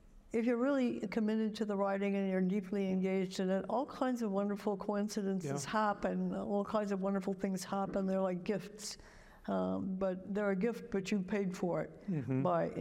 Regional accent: England, United Kingdom; But they keep pushing it on me because I'm English.

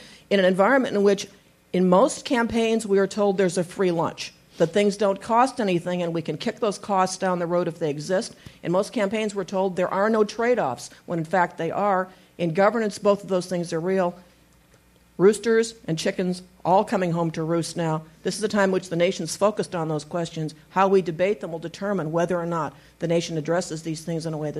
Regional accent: Pennsylvania, United States; I'm from Pennsylvania. Right now, an issue in Pennsylvania that may not be an issue for the people in this audience is hydrofracking.

